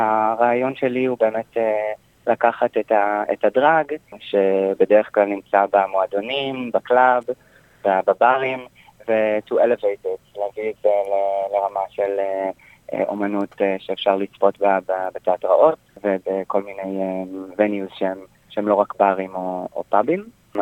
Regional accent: Rishon LeZion, Central District, Israel; born there; Arab-Jew, זאת אומרת שהמשפחה שלי, השורשים שלנו, הגיעו מתימן, נולדתי בשכונה קטנה בראשון לציון.

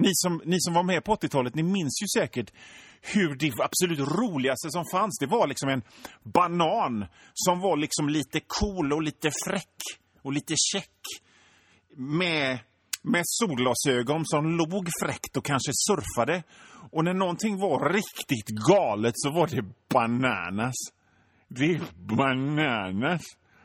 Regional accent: Hönö, Västra Götaland County, Sweden; jag är uppväxt på Hönö med föräldrar som var ganska snåla.

